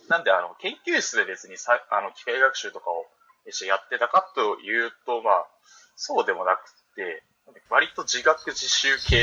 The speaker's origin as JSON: {"language": "Japanese", "region": "Ehime", "country": "Japan", "said": "僕出身は愛媛です。"}